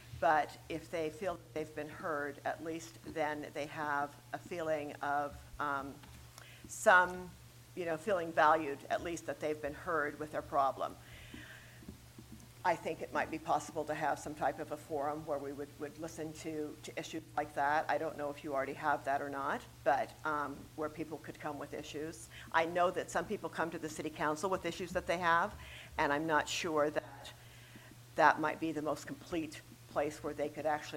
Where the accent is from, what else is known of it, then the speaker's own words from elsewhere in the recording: Ridgefield, United States; I was born and raised in Ridgefield. Our farm was over next to Jones Farm. So it was Richards Bean Farm